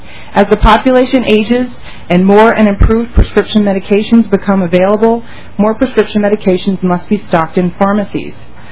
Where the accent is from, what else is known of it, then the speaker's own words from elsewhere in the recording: Minnesota, United States; I am a Minnesotan. My home and office are both in Minneapolis.